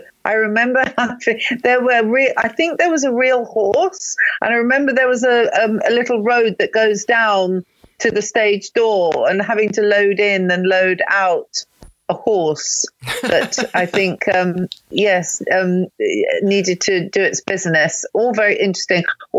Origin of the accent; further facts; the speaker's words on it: Eltham, London, United Kingdom; Well, not far. I mean, it's all southeast London. See, my lovely late mother lived in Chislehurst. She moved there later on in her life when we'd all left home. And I was brought home in Eltham.